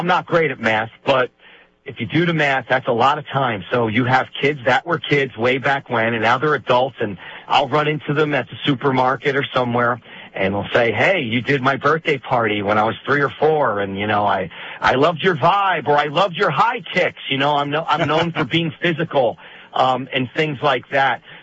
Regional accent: New Jersey, United States; I'm from North Jersey, so I can get in a lot of trouble legally if I don't say I don't love

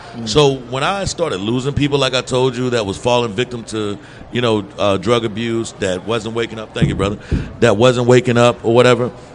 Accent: Mississippi, United States; moved away; Even growing up in Mississippi where I grew up an hour away from New Orleans. It was an epidemic in New Orleans in the 90s when I left.

